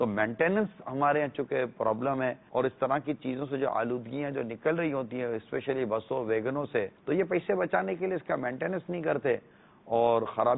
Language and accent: Urdu; Pakistan; میں پاکستانی ہوں